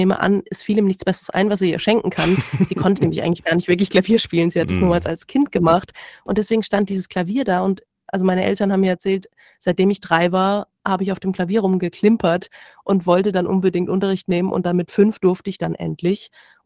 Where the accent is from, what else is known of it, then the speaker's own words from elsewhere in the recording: Bretten, Baden-Württemberg, Germany; Ich komme aus Bretten. Ich weiß nicht, ob Sie das kennen.